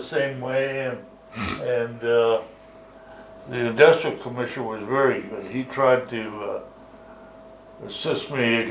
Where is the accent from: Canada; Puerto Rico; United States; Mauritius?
Canada; this is beyond my thinking as a Canadian.